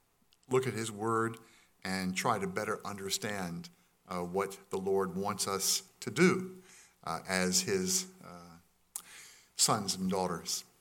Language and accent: English; United States; moved away as an adult; now in Canada; If I was in my home country, if I was in the United States